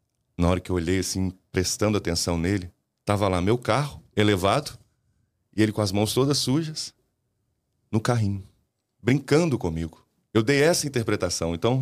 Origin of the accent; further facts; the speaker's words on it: Barbacena, Minas Gerais, Brazil; also born or lived in Belo Horizonte; Eu estava morando em Belo Horizonte, não morava mais em Barbacena, minha cidade natal.